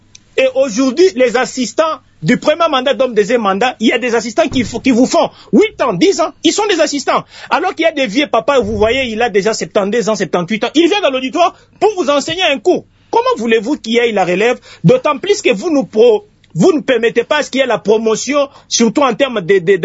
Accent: Mbuji-Mayi, Kasaï-Oriental, DR Congo; Allez-y chez moi à Mujimaï, allez-y à Tilenge, allez-y à Goma, allez-y à Lualaba.

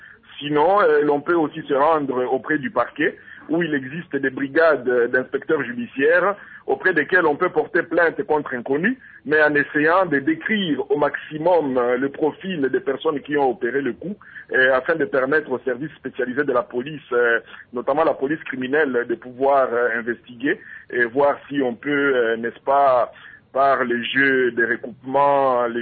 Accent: DR Congo; ici chez nous en République démocratique du Congo

